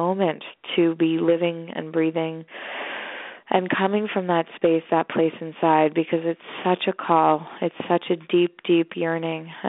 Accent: Canada; although I'm Canadian

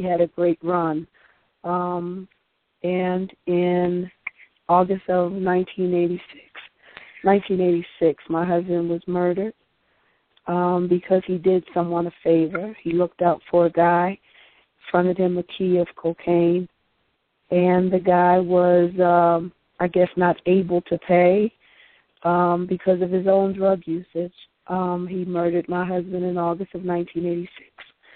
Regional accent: Philadelphia, Pennsylvania, United States; Well, I grew up in South Philly. I come from a two-parent household, Catholic school educated.

